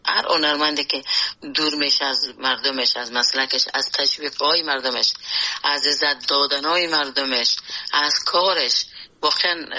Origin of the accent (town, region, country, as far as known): Afghanistan; born or raised there; moved away